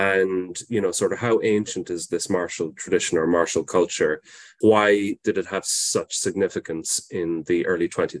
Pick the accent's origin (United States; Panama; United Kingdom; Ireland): Ireland; I'm from Ireland